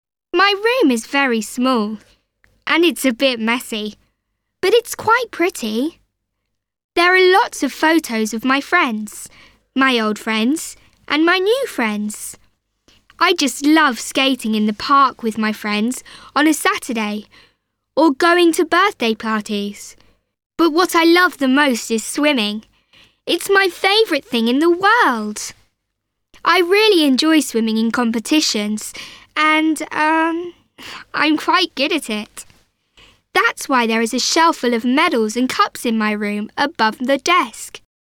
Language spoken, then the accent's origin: English; Cardiff, Wales, United Kingdom; I'm Welsh, you see, from Cardiff, and I love Wales.